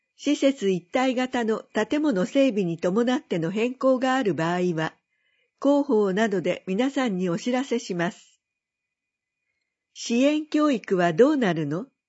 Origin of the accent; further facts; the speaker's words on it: Tokyo, Japan; now in Hayama, Japan; 私は東京育ちなので